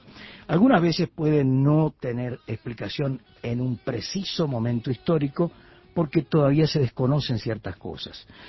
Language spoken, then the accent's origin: Spanish; Uruguay; moved away as an adult; Estoy por allá hace 17 años y medio. Cuando me fui de Uruguay con una propuesta concreta de trabajo periodístico